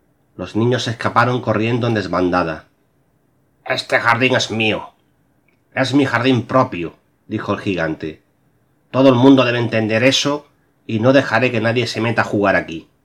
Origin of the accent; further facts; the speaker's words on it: Extremadura, Spain; born there; el día de Extremadura, la comunidad en la que, en mi tierra, donde nací.